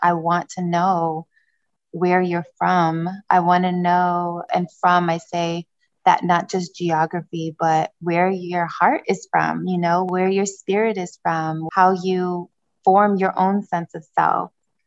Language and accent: English; Niger; moved away; also born or lived in Democratic Republic of the Congo; She raised me as a single mother in Niger, West Africa, which is sub-Saharan Africa, landlocked, a very dry country. It's a Muslim country